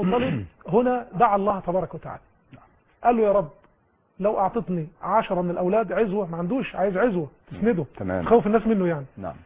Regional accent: Egypt; لسه شايف النهارده على الفيس طبق فول عاملينه عندنا في مصر

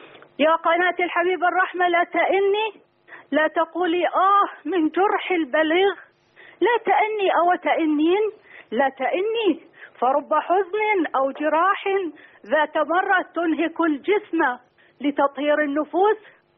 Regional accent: Saudi Arabia; أنا شاعرة من السعودية.

